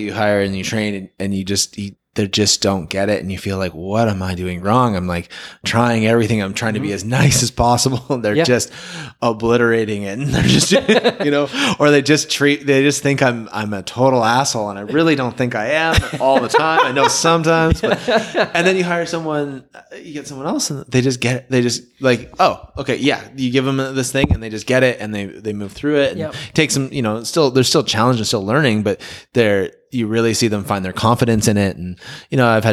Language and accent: English; Metchosin, British Columbia, Canada; being someone from growing up in Metchosin from the island, so many people moving here and doing this